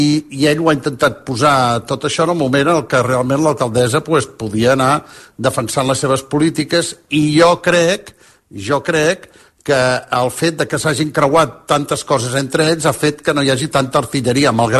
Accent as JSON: {"language": "Catalan", "town": "Girona", "region": "Catalonia", "country": "Spain", "tie": "born there", "lives_now": "Madrid, Spain", "said": "el de Girona, que és la meva ciutat natal"}